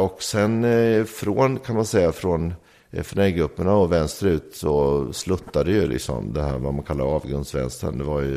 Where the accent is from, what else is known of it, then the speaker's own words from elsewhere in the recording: Norrköping, Östergötland, Sweden; jag är uppvuxen i Norrköping